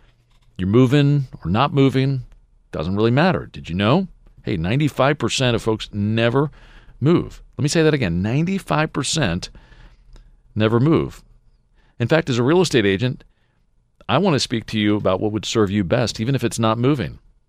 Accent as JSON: {"language": "English", "town": "Potomac", "region": "Maryland", "country": "United States", "tie": "born or raised there", "said": "I grew up in Potomac, Maryland. I went to Cold Spring Elementary School."}